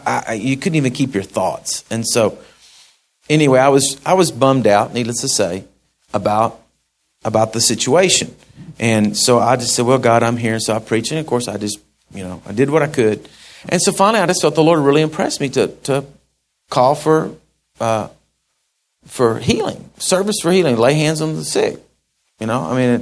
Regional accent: United States; customarily as an American, I'm a guest and guests should not

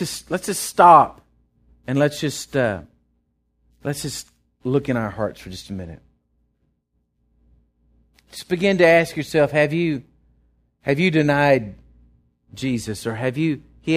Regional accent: Texas, United States; And now I tell people I'm from Texas.

